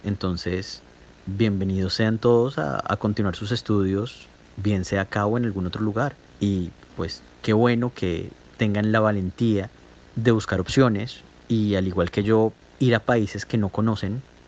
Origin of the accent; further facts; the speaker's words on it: Colombia; Ir a una piscina es totalmente diferente acá que ir a una piscina en Colombia.